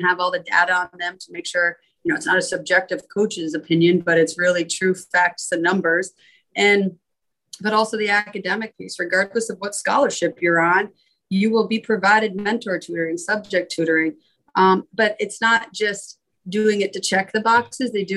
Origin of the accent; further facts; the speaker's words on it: Canada; because I'm from Canada